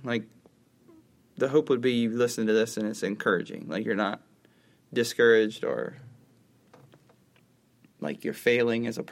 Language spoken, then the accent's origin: English; Georgia, United States; born there; I was born in Cobb County, Georgia.